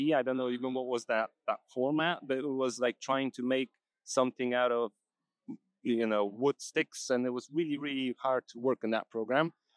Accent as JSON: {"language": "English", "country": "Poland", "said": "Yeah, I'm from Poland."}